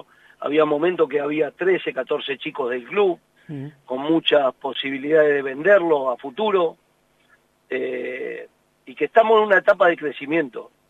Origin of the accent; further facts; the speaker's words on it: Argentina; nosotros somos así, los argentinos, todos, yo me incluyo